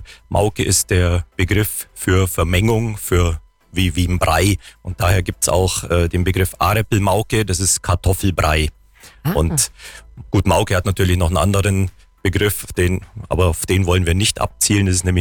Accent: Neugablonz, Bavaria, Germany; born or raised there

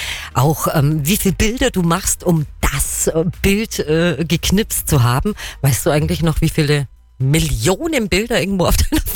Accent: Bavaria, Germany; Ich war da noch nicht oben, komme zwar gebürtig aus dem Allgäu, aber auf jedem Berg war ich auch noch nicht.

